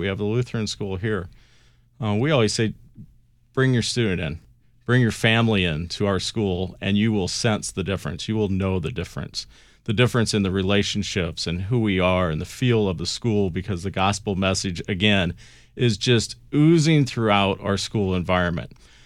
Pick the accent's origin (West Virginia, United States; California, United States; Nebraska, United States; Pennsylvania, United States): Nebraska, United States; Seward; my home state, growing up in Seward, Nebraska, and attending St. John's.